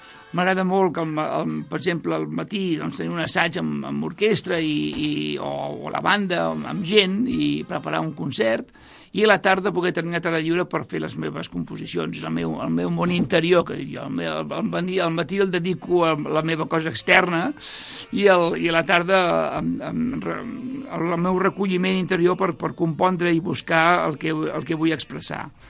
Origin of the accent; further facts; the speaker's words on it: Barcelona, Catalonia, Spain; oh, soc de Barcelona. Ah, Barcelona, Spain. I jo dic, bueno, sí, Spain, d'acord, però nosaltres som catalans i parlem diferent.